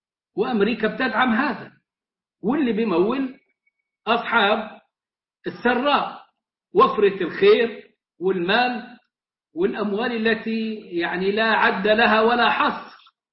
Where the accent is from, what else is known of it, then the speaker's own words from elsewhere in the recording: Egypt; احنا كمصريين